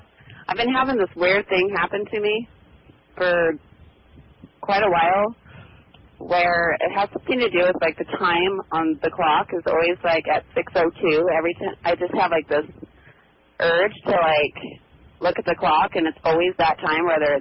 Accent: Napa, Idaho, United States; I'm from Napa, Idaho.

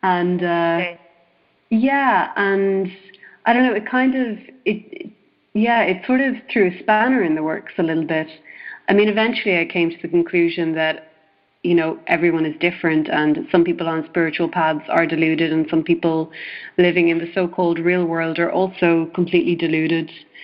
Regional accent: Ireland; I come from Ireland, which used to be a very Catholic country

